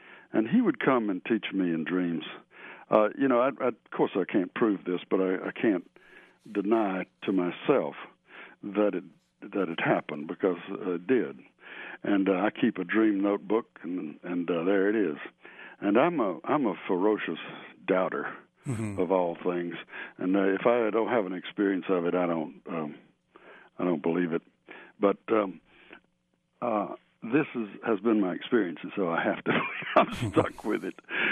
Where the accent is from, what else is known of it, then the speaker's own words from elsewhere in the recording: Chattanooga, Tennessee, United States; I grew up in Chattanooga at this boys' school